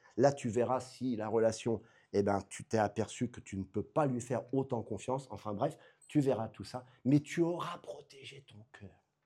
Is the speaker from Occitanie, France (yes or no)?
no; Normandy, France; Chez nous, dans le Calvados, on fait cuire la pomme pour qu'elle devienne un alcool.